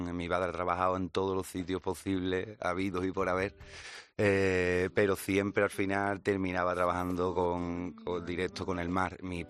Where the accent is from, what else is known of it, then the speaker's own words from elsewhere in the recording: Tarifa, Andalusia, Spain; No sé qué pasa, pero huele a tarifa. Es que ya huele a tarifa.